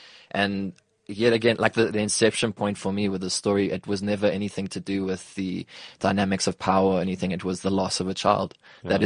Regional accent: England, United Kingdom; I mean, as an English person, it touched me as a kid when I heard the story

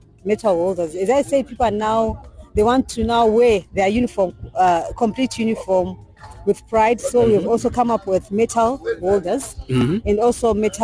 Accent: Zimbabwe; I'm from Zimbabwe. I'm a Pathfinder from Zimbabwe. I'm a master guide from Zimbabwe.

